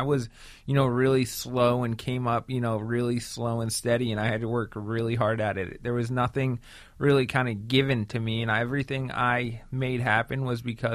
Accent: Vermont, United States; born or raised there

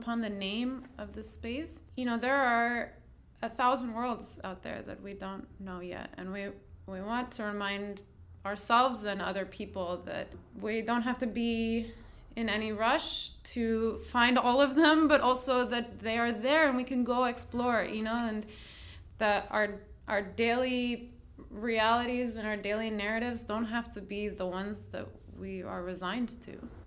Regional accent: New York, United States; Also growing up, like I grew up in Westchester. I went to part of high school in the Upper West Side.

